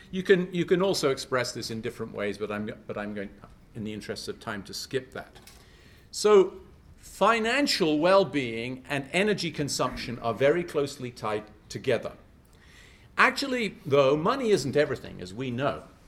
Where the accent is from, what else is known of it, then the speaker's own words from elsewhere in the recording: Leeds, Yorkshire and the Humber, United Kingdom; born there; I was born in Leeds, that's in Yorkshire, and Yorkshiremen are known for being kind of down to brass tacks, as they say.